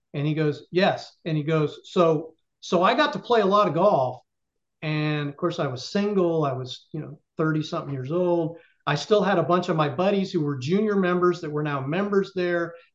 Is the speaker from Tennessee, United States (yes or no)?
no; San Mateo, California, United States; I said, but I was born and raised in San Mateo, and I know how expensive it is to live there